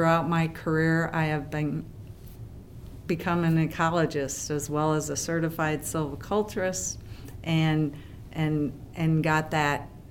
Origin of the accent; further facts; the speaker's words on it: Madison, Wisconsin, United States; I grew up here in Madison, Wisconsin, and my parents, we camped. But I was an urban girl back then. I think the population of Madison was about 177,000.